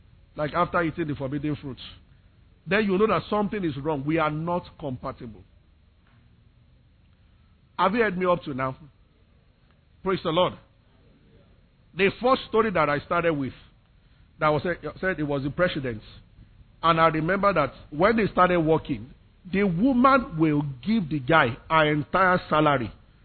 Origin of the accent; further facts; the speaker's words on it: Abeokuta, Ogun, Nigeria; now in Lagos, Nigeria; When I came to Lagos, I grew up in Abeokuta. I went to Investor Ibadan. So, I never had any business with Lagos.